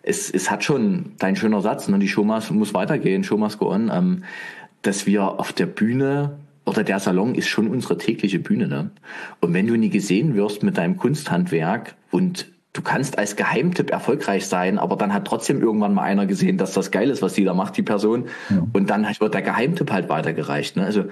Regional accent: Dresden, Saxony, Germany; Ich komme ja aus Dresden

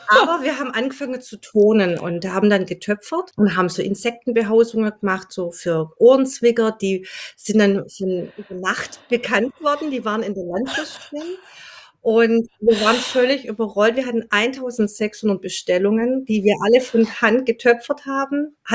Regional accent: Welzheim, Baden-Württemberg, Germany

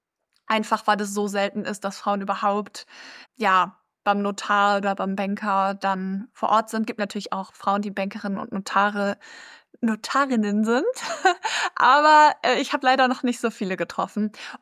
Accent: Hamburg, Germany; Ich komme aus Hamburg selber

